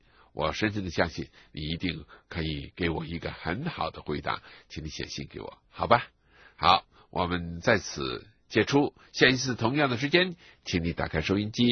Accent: China; 就是我们中国人呢是一个讲人情的民族

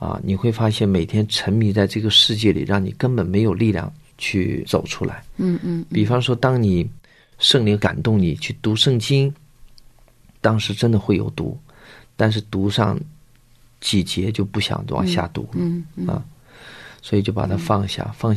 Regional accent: North China, China; 因为可能是我在北方长大，就是北方的孩子呢特别要强

